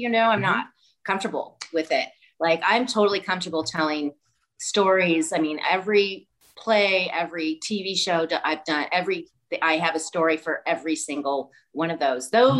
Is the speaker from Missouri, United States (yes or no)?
yes; Missouri, United States; I'm a Midwestern girl. I grew up in Missouri. I have wonderful, had a wonderful growing up. We lived on a lake at times.